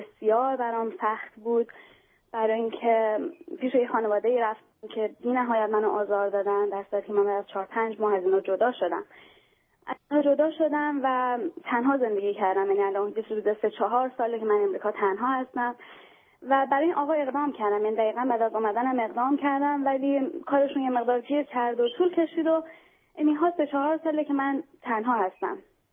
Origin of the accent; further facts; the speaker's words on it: Iran; moved away as an adult; now in United States; من متولد امریکا هستم، اینجا به دنیا اومدم، منتها موقعی که سنم کم بوده برگشتم ایران و بزرگ شده ایرانم.